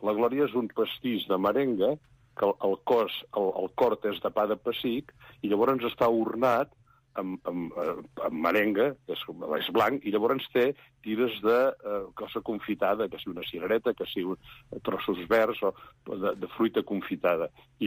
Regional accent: Vilanova i la Geltrú, Catalonia, Spain; com a totes les cases de Vilanova, soc de Vilanova i la Geltrú

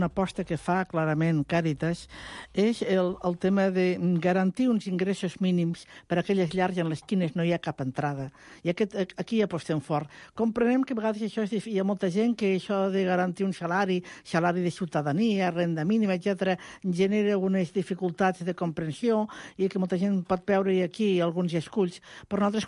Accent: Tarragona, Catalonia, Spain; jo que provinc de Tarragona, Sant Fructuós

